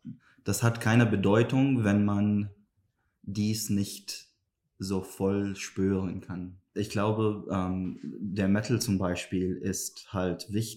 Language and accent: German; Syria; German is a second language; now in Germany; das erste Mal wurde ich als Syrer in Syrien gezwungen, depolitisiert zu werden